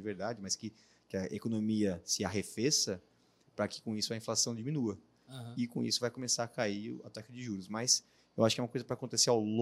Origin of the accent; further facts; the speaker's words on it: Brazil; Mas eu, sendo brasileiro, entendendo o que é Brasil